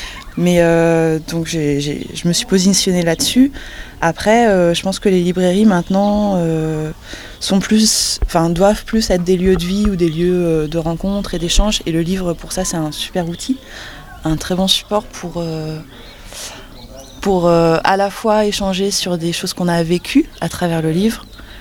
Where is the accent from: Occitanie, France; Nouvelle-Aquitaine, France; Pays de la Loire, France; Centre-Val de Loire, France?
Nouvelle-Aquitaine, France; Aixe-sur-Vienne; j'ai grandi à Aix-sur-Vienne jusqu'à 18 ans. Après, je suis partie pendant 10 ans pour faire les études, les premiers boulots, donc en France et à l'étranger. Et j'ai eu très envie de revenir